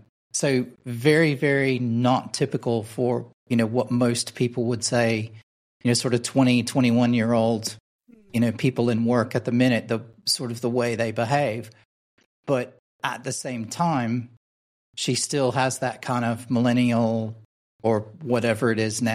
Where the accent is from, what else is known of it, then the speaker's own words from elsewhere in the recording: Memphis, Tennessee, United States; I came from a very conservative, you know, sort of Southern background in America. I'm from Memphis originally.